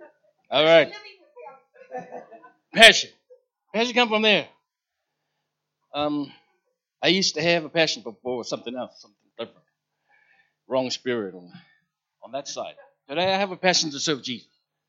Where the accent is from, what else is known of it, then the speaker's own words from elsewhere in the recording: Niue; born there; I was born in Niue in the bush somewhere, and I don't want to go there to talk about that past.